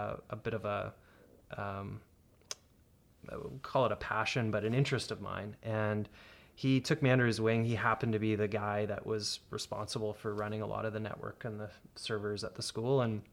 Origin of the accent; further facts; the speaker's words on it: Pembroke, Ontario, Canada; also born or lived in Manitoba / Saskatchewan; now in Abbotsford, Canada; And originally born and raised in Ontario, spent a stint of my life in Manitoba, Saskatchewan, and more recently in the Fraser Valley.